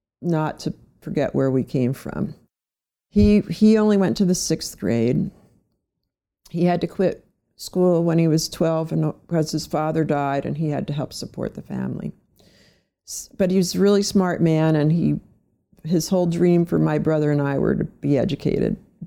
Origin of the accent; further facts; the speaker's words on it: Trenton, New Jersey, United States; born there; Well, I was born in Trenton, New Jersey. I come from an immigrant family.